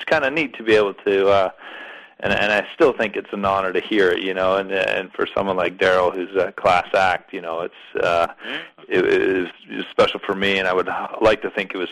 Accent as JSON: {"language": "English", "region": "Ontario", "country": "Canada", "tie": "born or raised there", "said": "but growing up outside of Toronto, I was a Leafs fan"}